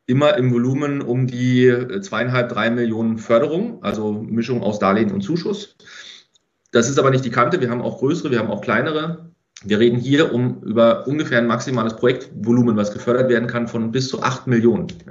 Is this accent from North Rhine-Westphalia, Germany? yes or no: no; Freiburg im Breisgau, Baden-Württemberg, Germany; aus meiner Heimat, komme ursprünglich aus Freiburg im Breisgau